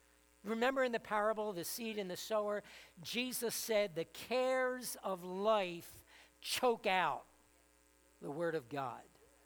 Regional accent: Camden, New Jersey, United States; I grew up in Camden, and believe it or not, in those small little yards, my Italian neighbors all had grapevines because they would make their own homemade wine.

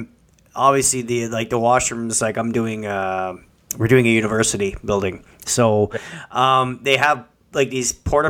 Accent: Sudbury, Ontario, Canada; I'm like, I'm from Sudbury, bitch.

